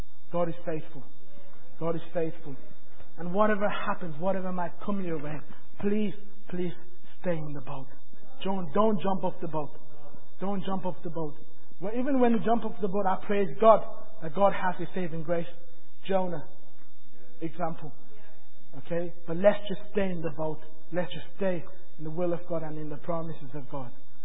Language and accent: English; London, United Kingdom; also born or lived in Nepal; now in Doncaster, United Kingdom; I was brought up in London. I didn't see myself moving to Doncaster. I was born in Nepal, but then I moved to London.